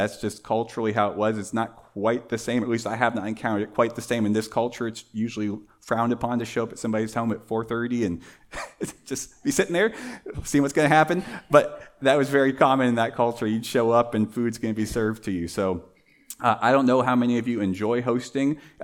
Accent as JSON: {"language": "English", "country": "Mexico", "tie": "born or raised there", "said": "Growing up in Mexico, it's very common."}